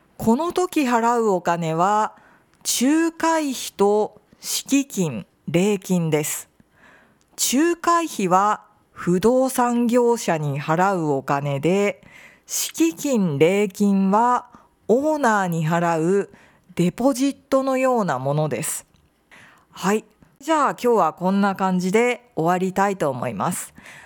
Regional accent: Tokyo, Japan; now in Osaka, Japan; 私の実家は東京ですが、大阪は東京に比べると天気がいいです。

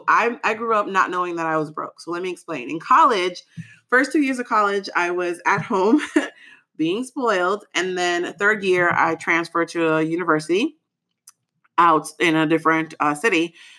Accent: United States; Like I'm Haitian American. If you're Haitian, you know, your parents will never stop talking.

